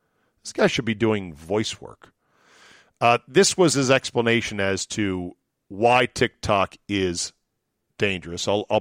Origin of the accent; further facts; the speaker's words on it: Green Bay, Wisconsin, United States; I'm from Green Bay, Zabe.